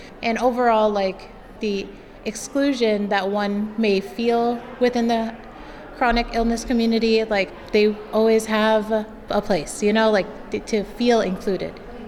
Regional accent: Urbana, Illinois, United States; Since I was born in Urbana-Champaign and I grew up in Urbana, I think the experience was pretty nice.

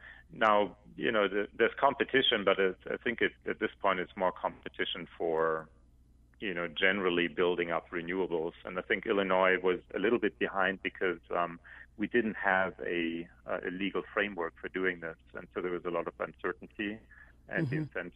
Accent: Germany; You know, I'm originally from Germany

